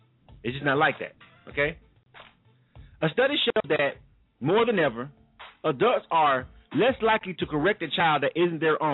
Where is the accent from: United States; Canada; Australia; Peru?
United States; Panama City, Florida; I grew up in Panama City, Florida. It's small.